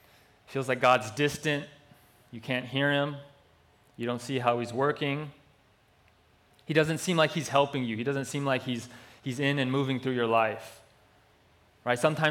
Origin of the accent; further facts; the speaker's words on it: Hawaii, United States; accent: Hawaiian; She didn't want me to get into my Hawaiian accent, and you know, that always happens when you go there, you start talking like